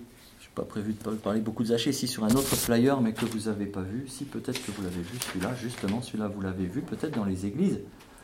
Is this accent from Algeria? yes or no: no; Hagetmau, Nouvelle-Aquitaine, France; nous venons de pas loin, on vient d'Ajetmo, d'un petit village qui s'appelle Casalis, tout petit village.